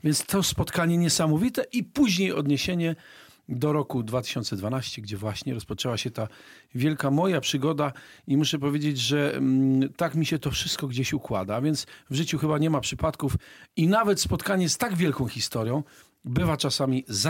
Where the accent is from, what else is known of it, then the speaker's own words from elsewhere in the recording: Gdańsk, Pomeranian Voivodeship, Poland; Ponieważ ja wyrosłem, w ogóle jestem gdańszczaninem. Tam też bardzo mocno działałem